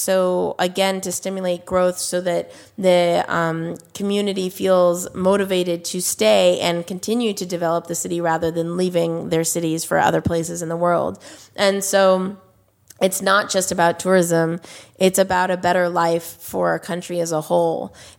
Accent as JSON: {"language": "English", "country": "United States", "said": "I mean, as an American, customer experience is so important"}